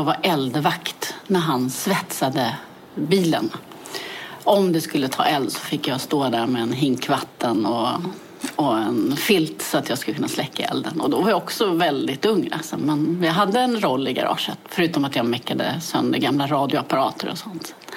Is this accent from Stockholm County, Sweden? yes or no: yes; Täby, Stockholm County, Sweden; Jag är född i Täby och växte upp i Täby.